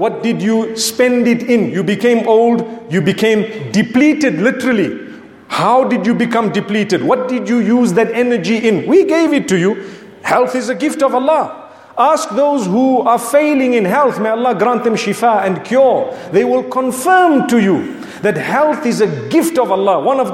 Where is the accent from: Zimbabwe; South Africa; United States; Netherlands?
Zimbabwe; Ask me, I come from Zimbabwe.